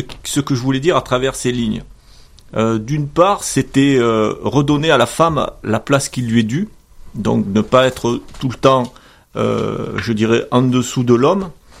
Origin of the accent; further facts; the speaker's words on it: Manosque, Provence-Alpes-Côte d'Azur, France; Oui, sans oublier mes racines, hein, puisque moi, je suis originaire de Manosque.